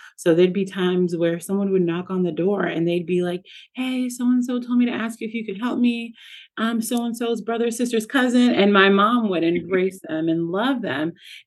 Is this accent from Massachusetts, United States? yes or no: yes; Massachusetts, United States; And I love that because that is what I experienced growing up in Massachusetts.